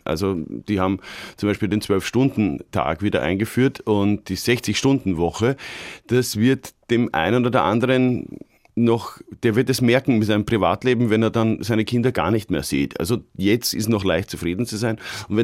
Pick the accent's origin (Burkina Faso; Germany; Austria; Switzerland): Austria; weil ich bin ja Österreicher